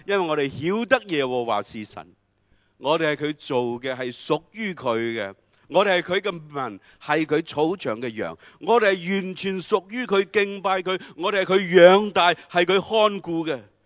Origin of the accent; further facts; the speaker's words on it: Hong Kong; 我香港大嘅